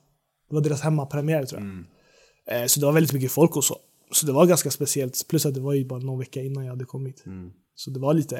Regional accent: Stockholm, Stockholm County, Sweden; now in Norrköping, Sweden; när jag kom från Stockholm.

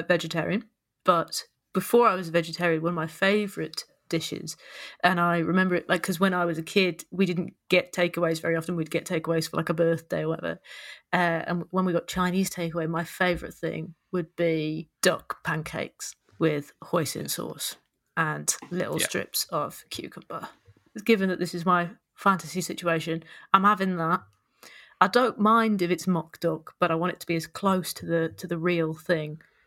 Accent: Nottingham, East Midlands, United Kingdom; I'm from Nottingham, so I grew up in an area called Sherwood, but we would drive to a place called Edwinstow.

